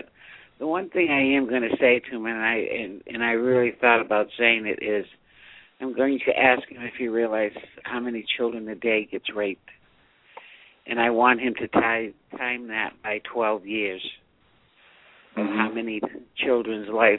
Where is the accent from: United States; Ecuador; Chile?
United States; Massachusetts; born there; I was born in Massachusetts, because at one time Massachusetts used to be the leading state protecting my children.